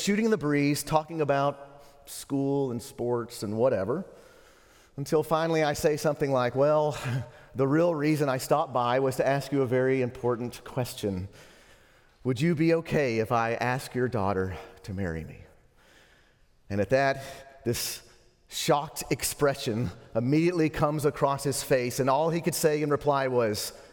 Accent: Lubbock, Texas, United States; moved away as an adult; I left my hometown of Lubbock, Texas to begin my first year of seminary in Dallas.

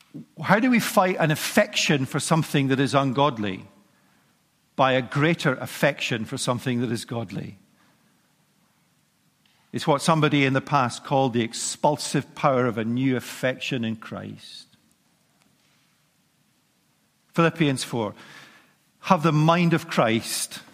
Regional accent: United Kingdom; Now, we don't like to say that out loud if we're British

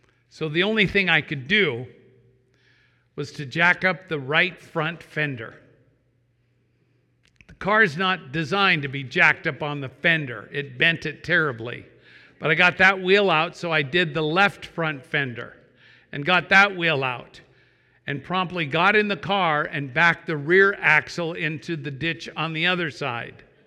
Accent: Washington, United States; also born or lived in Moscow, Idaho; I grew up in Eastern Washington. My father was a planter, a church planter and a pastor. And during my junior high years, I lived in Moscow, Idaho.

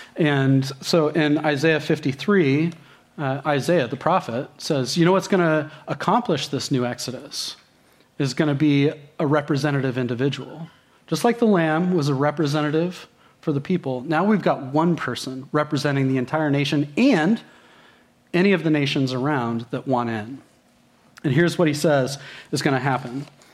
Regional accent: United States; as an American, and especially as a 30-year-old, I was like, sweet, three courses, that's a lot of food.

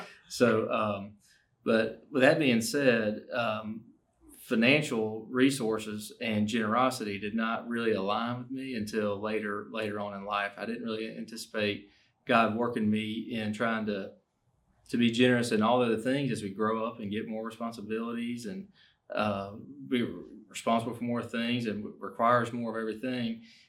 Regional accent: Alabama, United States; I grew up in Baldwin County, and we went to Troy after going to Faulkner, where I met my wife.

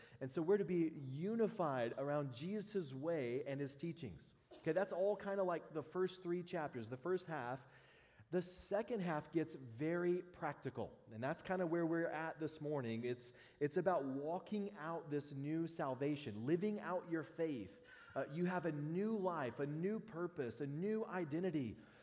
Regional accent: Texas, United States; And I'm from Texas. Maybe this is a Texas thing.

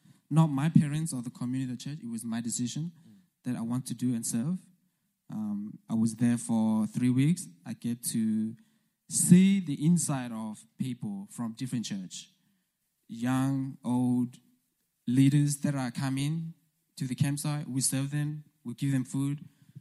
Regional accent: Australia; English is a second language; I'm from Australia, but we don't ride kangaroo.

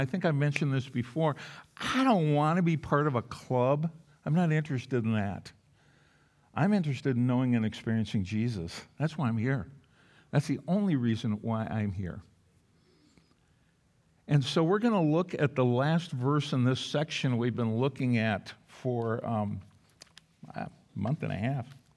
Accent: Duluth, Minnesota, United States; somebody asked me this morning where did I grew up in Duluth, Minnesota.

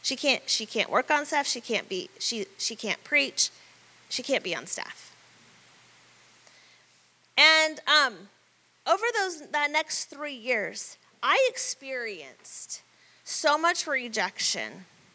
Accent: Medford, United States; back to Medford, where I grew up. Spoiler alert, if you've never been to Growth Track yet, this is my hometown, okay?

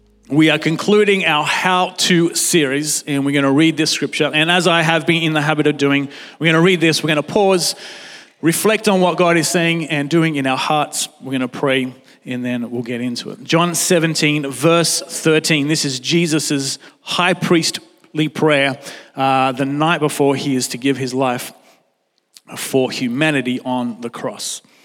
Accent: Newcastle, New South Wales, Australia; Anyway, I grew up in Newcastle, and if you have been to Newcastle, you would know that it's surrounded by water.

